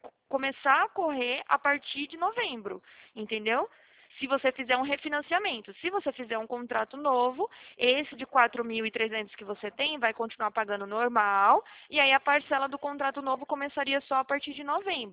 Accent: Atibaia, São Paulo, Brazil; Não, eu sou daqui de Atibaia. Não sei se você conhece, é interior daqui de São Paulo.

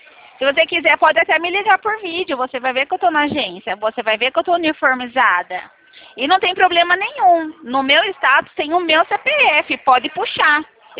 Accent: Araras, São Paulo, Brazil; Eu sou da cidade de Araras.

